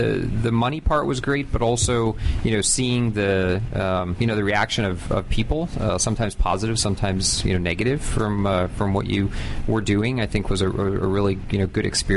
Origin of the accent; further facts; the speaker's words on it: Wisconsin, United States; A small village in Wisconsin.